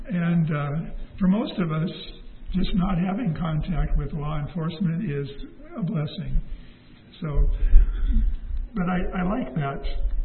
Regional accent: Seattle, Washington, United States; When I was a child growing up in Seattle, there was a program that came on once a week on the radio.

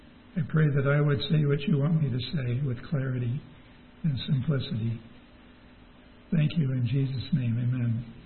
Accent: Seattle, Washington, United States; I grew up in Seattle, and it doesn't rain all the time there

